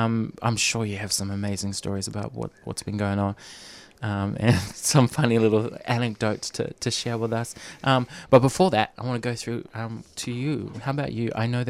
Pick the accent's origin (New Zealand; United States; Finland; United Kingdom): New Zealand; now in Australia; Because often, especially where we come from, I'm from New Zealand as well